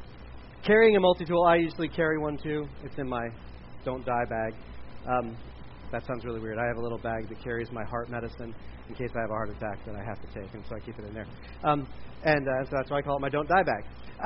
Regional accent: Delaware, United States; I did not grow up in central Pennsylvania. I grew up in Delaware. So we didn't have things like the outdoors.

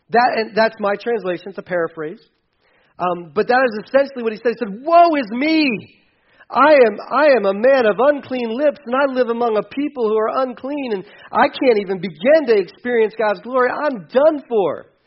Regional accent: Delaware, United States; I grew up in the city. I grew up in Delaware.

